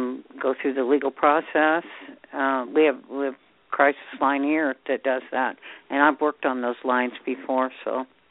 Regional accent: Kentucky, United States; born there; I mean, I was born in Kentucky, and trust me, back in the day, you didn't talk about it because nobody's going to do nothing about it.

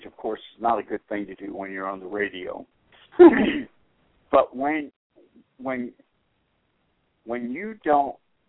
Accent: Ireland; And for me, you know, being Irish, I would ease the pain with alcohol. It's what Irish people do.

